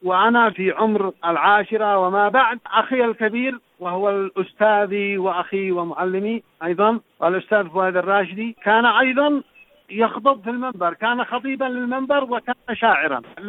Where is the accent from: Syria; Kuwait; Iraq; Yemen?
Yemen; عندنا في اليمن